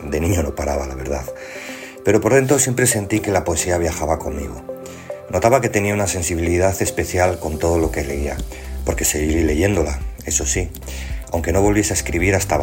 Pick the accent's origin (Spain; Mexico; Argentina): Spain; Ponferrada, Castile and León; nací y vivo en Ponferrada